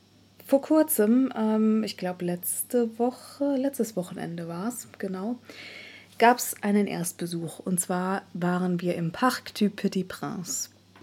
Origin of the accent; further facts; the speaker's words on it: Trier, Rhineland-Palatinate, Germany; also noch mal wärmer als in meiner Heimat, in der Trierer Gegend.